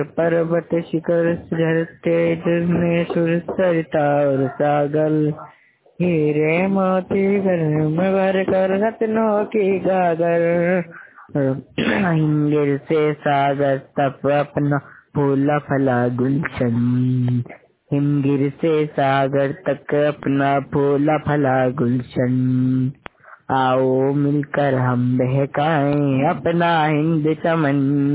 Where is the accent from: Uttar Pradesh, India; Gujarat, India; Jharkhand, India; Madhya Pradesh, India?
Madhya Pradesh, India; Raogarh; मध्य प्रदेश के देवास जिले, मेरा गांव रावगढ़ है।